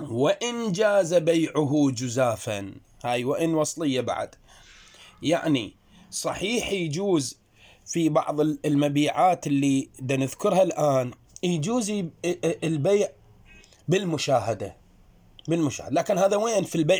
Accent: Iraq

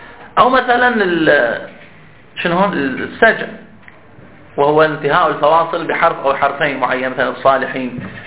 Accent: Bahrain; احنا عندنا في البحرين، هذه يعني لما كنا في الابتدائي، يمكن الان طوروا المناهج

